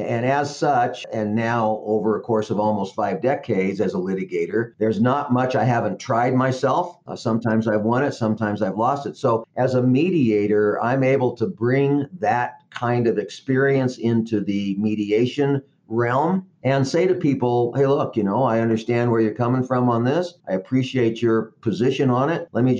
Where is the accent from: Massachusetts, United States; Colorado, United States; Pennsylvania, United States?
Colorado, United States; Denver; born there; Well, because I was born in Denver, I had a lot of connections.